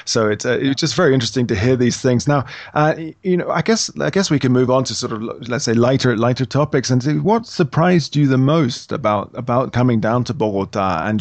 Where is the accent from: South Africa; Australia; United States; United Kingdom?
United Kingdom; England; now in Colombia; I say we, I'm English or whatever, but I live here.